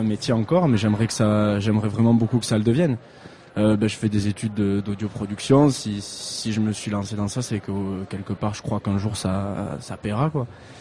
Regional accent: Bagnères-de-Bigorre, Occitanie, France; also born or lived in Madrid, Spain; enfin, à la base je viens de Madrid, puis à l'âge de 10 ans j'ai déménagé à Bagnères-de-Bigorre, ouais c'est ça.

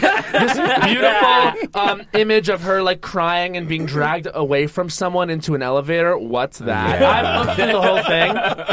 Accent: New York, United States; now in Los Angeles, United States; So I don't know what's going on with me. I'm from New York. I'm in Los Angeles.

